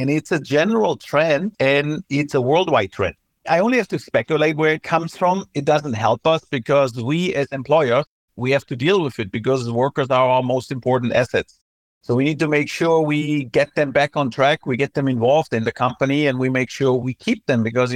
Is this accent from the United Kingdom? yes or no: no; Germany; now in Asia; I'm originally from Germany, moved to Asia in 1997